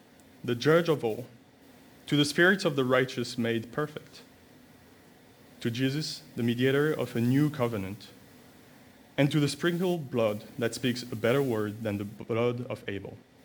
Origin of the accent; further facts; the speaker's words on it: Paris, Île-de-France, France; I'm from Paris, so in Paris it will be Montmartre, is the highest point, right?